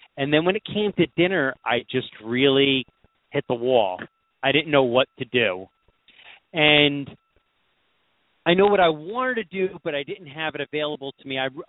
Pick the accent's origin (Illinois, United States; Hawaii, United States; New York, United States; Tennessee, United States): New York, United States; And, you know, I'm from New York